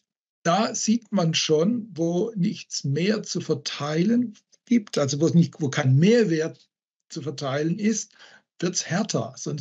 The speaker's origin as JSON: {"language": "German", "region": "Southern Germany", "country": "Germany", "tie": "born or raised there", "said": "Im Süddeutschen, wo ich aufgewachsen bin, da gibt es diese Anthroposophen, diese Rudolf-Steiner-Bewegung."}